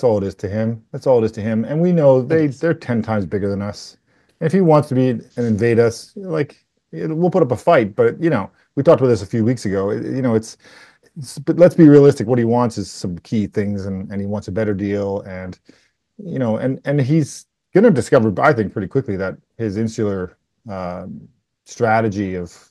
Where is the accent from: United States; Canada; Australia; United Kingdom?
Canada; I'm very Canadian. We've backpacked in Europe. And if you're Canadian, when you're traveling, you're proudly Canadian.